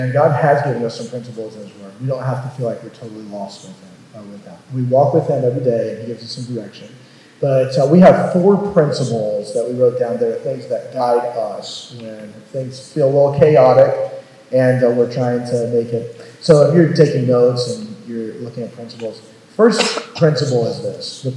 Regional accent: the Carolinas, United States; where I grew up in the Carolinas

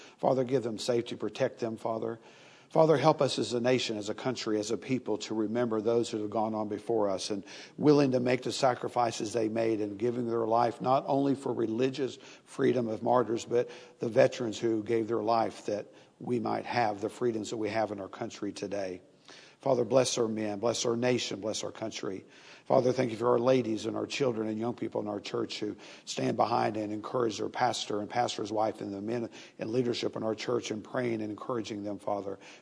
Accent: the South, United States; I'm from the East Coast. I'm from the South, and they have a tradition back South

